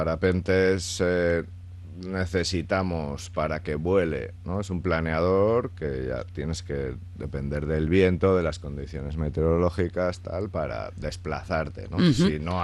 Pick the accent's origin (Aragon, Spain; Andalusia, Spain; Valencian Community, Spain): Aragon, Spain; now in Basque Country, Spain; yo vengo de Aragón, de haber formado ahí mi empresa y todo